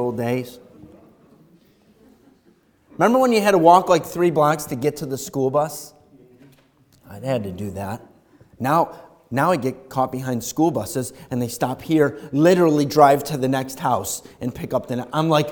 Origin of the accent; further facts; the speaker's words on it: Irondequoit, New York, United States; I remember we grew up in Irondequoit